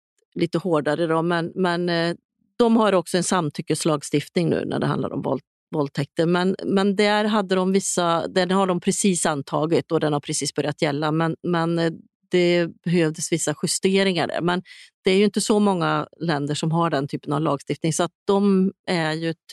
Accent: Sweden; som svensk.

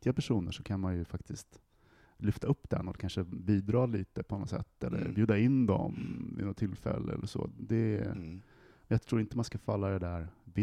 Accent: Västerås, Västmanland County, Sweden; i Västerås där jag kommer ifrån. Plötsligt så har liksom man tappat halva språket.

